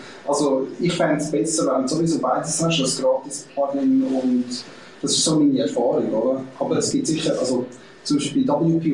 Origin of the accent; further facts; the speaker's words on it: Switzerland; Auch als Schweizer finde ich